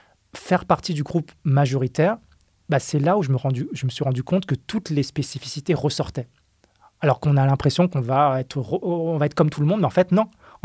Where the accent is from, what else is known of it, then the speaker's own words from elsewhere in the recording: France; quand j'ai grandi en France dans les années 80-90